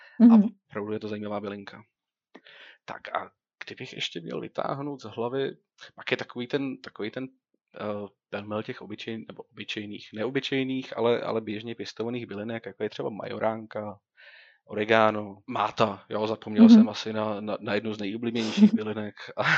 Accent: Plzeň, Plzeň Region, Czechia; protože my jsme z Plzně a k nám se sem třeba moc nevozí produkce z Polska

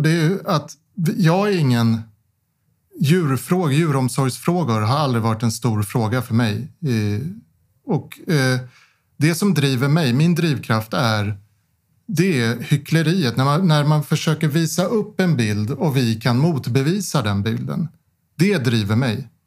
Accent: Stockholm, Stockholm County, Sweden; Alltså jag är ju uppväxt i Stockholm så att det är ju begränsat.

